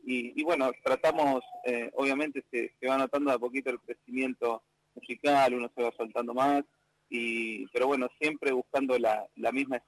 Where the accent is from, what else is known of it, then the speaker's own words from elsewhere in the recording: Buenos Aires, Argentina; pero sí somos de provincia de Buenos Aires